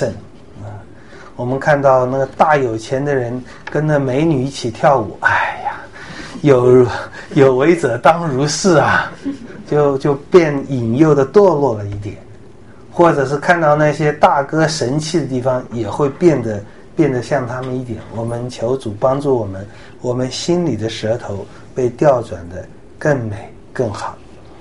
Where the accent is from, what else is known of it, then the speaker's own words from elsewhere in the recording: China; 我们也像我们中国人说的